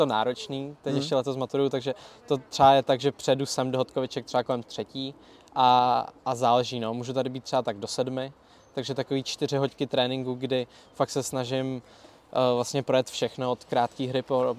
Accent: Prague, Czechia; Já jsem Pražák, já jsem čistě Pražák. Moje rodiče ne, ale já jsem Pražák vody jak živa

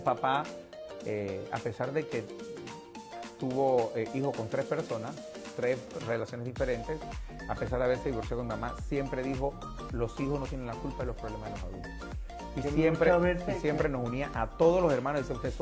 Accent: Panama; yo debía amar el país donde yo nací y crecí.

